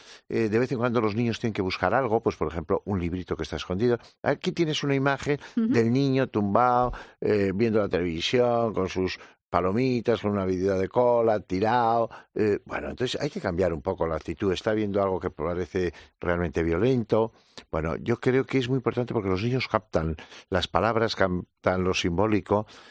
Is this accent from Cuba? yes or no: no; Navarre, Spain; born there; en Navarra, que es donde yo nací